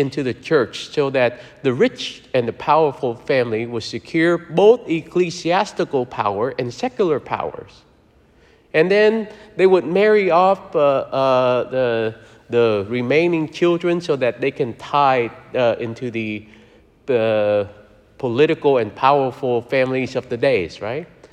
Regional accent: Vietnam; And I grew up in Vietnam going to a Dominican church

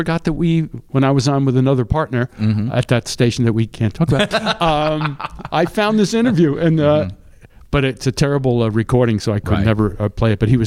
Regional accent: Long Island, New York, United States; I mean, I'm from Long Island, you know, I grew up with … and, you know

